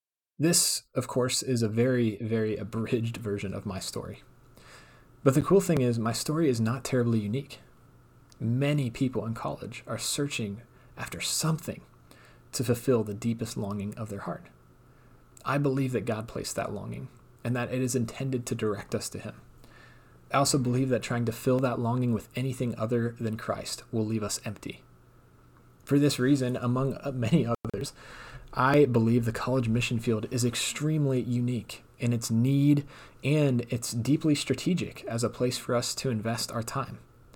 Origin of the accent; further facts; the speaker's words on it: Canton, Ohio, United States; now in Cincinnati, United States; I'm from Canton, Ohio, but I've spent the last 14 years of my life in Cincinnati, Ohio, because I went to school at the University of Cincinnati.